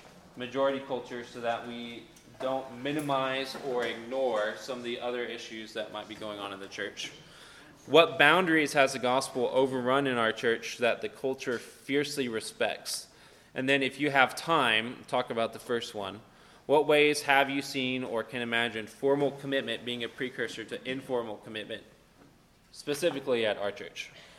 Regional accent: Fort Worth, Texas, United States; And so a lot of people hear that I grew up in Fort Worth and they'll say, where's your accent? It's like, well, I don't have nearly as much of an accent as I would have if I lived 30 or 40 miles outside of Fort Worth

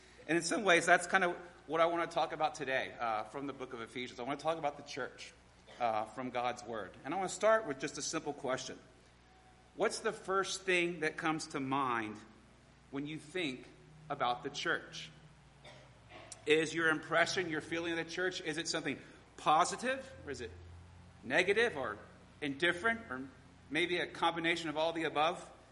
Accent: Houston, Texas, United States; I grew up in Houston, Texas, born there in 1975. Grew up in a non-Christian family. We grew up going to the Unitarian Church.

